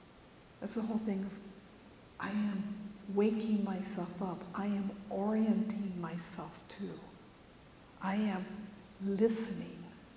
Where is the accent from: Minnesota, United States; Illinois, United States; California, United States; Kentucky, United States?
California, United States; Los Angeles; Maybe it's just because I'm from Los Angeles.